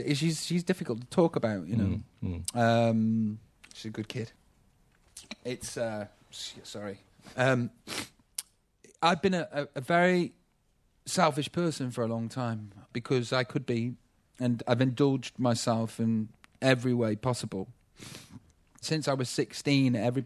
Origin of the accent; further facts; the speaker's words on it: Stoke-on-Trent, West Midlands, United Kingdom; I'm Middle England. You know, I'm from Stoke-on-Trent. I'm working class.